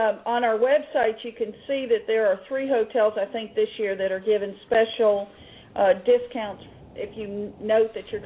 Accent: Florida, United States; also born or lived in Ohio; now in Tupelo, United States; You know, I'm not from here. I was born in Ohio, and I was raised in Florida, and I was transplanted in Mississippi.

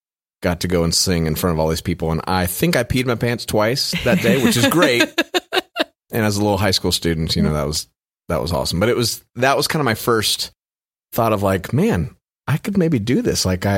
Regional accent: California, United States; now in Nashville, United States; Yeah, we're from Orange County, California, which is Southern California.

